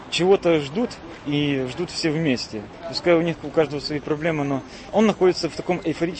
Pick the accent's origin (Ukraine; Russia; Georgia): Ukraine; Vyzhnytsia, Chernivtsi Oblast; Вижница, это Черниговская область, Прикарпатье.